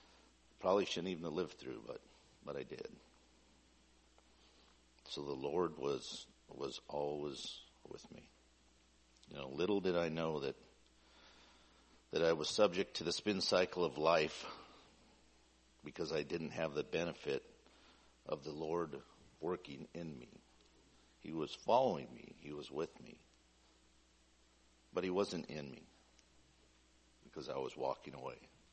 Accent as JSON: {"language": "English", "town": "Astoria", "country": "United States", "tie": "born or raised there", "said": "I was born and baptized in Astoria, raised in Astoria, with a short stint 1 year in the first grade in Swinson."}